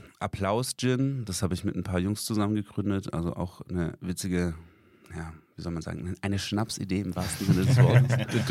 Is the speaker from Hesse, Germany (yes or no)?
no; Steinheim an der Murr, Baden-Württemberg, Germany; now in Stuttgart, Germany; ich komme ursprünglich aus Steinheim an der Mur. Das ist ein bisschen weiter weg von Stuttgart, aber seitdem ich 16 bin, bin ich auf den Straßen Stuttgarts unterwegs.